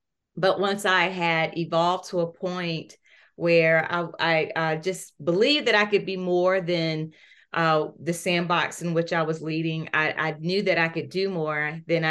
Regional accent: Columbia, South Carolina, United States; I'm actually originally from Columbia, South Carolina, born and raised there. And when I graduated from high school, I actually wanted to get as far away from home as I possibly could.

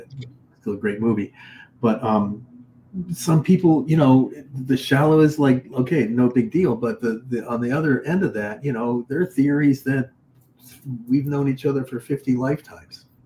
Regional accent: Boston, Massachusetts, United States; moved away as an adult; now in Los Angeles, United States; So I wanted to make Hollywood movies, and they weren't making those in Boston. So I came out here at 22 to do that.

